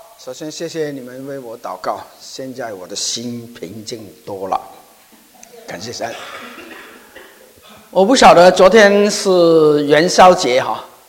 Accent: Hong Kong; 我自己从我是香港来的人，对香港的事情很关心

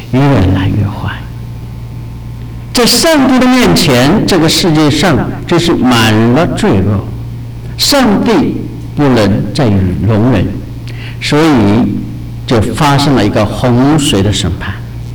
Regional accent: China; 啊，当时在我们中国，宗教的情形是非常的简单。当然，我们中国人对上帝真正的认识是不全面的。

